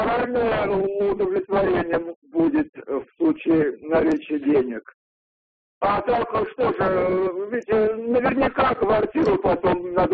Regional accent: Moscow Oblast, Russia; я из Подмосковья.

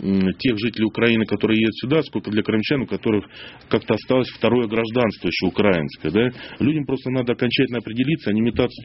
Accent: Moscow, Russia; now in Crimea; Ну, наверное, даже вот то, что я как бы из Москвы, но живу там, это более объективно.

